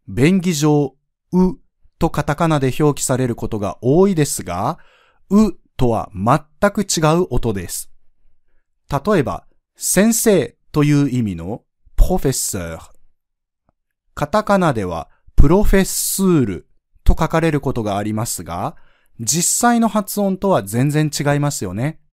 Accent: Kansai, Japan; 僕もそうですが、特に関西出身の人はすべての音に母音が入ってしまう傾向にあります。

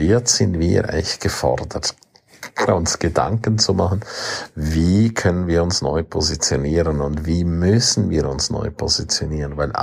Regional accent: Graubünden, Switzerland; first language Romansh; German is a second language; Okay, sorry, meine Muttersprache ist rätoromanisch. Deutsch ist eine Fremdsprache.

